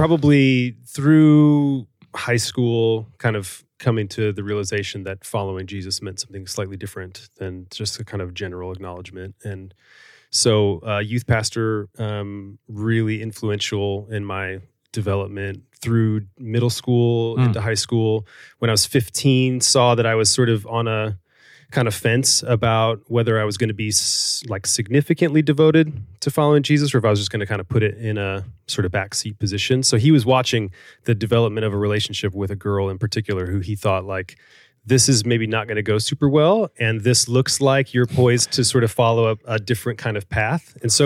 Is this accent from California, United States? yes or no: no; Chicago, Illinois, United States; because I grew up in Chicago, to be at Wheaton or to be at Moody